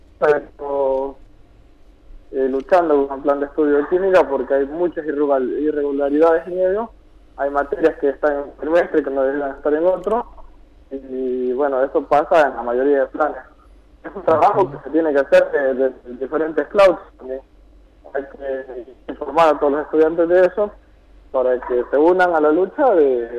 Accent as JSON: {"language": "Spanish", "country": "El Salvador", "lives_now": "La Plata, Argentina", "said": "Exactamente, sí, yo soy de El Salvador, nací ya en el 2013 en la línea de Argentina, y bueno, acá estoy ya estudiando"}